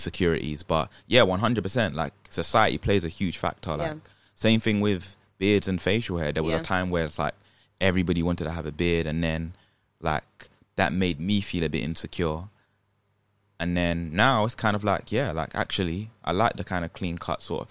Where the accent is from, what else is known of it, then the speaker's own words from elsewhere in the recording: Nigeria; There's going to be some people that like it more because I'm Nigerian.